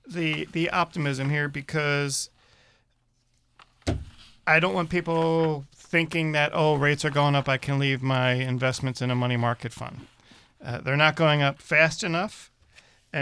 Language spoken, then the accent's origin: English; East Coast, United States; I'm a very skeptical person. I grew up on the East Coast. The East Coast really should be the show me state.